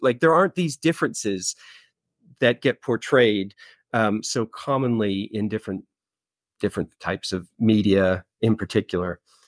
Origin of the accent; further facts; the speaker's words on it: United States; now in United Kingdom; I'm an American living in Britain, so bollocks is a phrase that just makes me laugh.